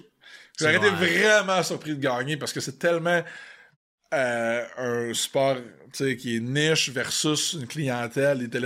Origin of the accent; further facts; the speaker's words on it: Quebec, Canada; Puis, tu sais, je venais de la Mauricie.